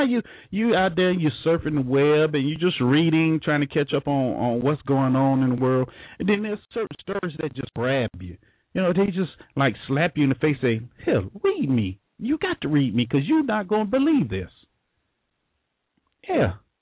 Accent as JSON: {"language": "English", "region": "Florida", "country": "United States", "tie": "born or raised there", "said": "Now, you know, look, I was raised in Florida, okay? I'm going to tell you, I was raised in Florida."}